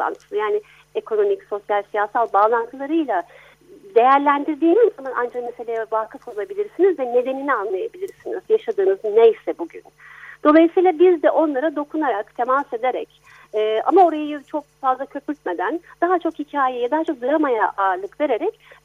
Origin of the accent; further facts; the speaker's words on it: Istanbul, Turkey; also born or lived in Dortmund, Germany; Almanya tamam, ben Almanya'da doğdum, Dortmund'da doğdum. Sonra Türkiye'de büyüdüm, ben İstanbul'da büyüdüm.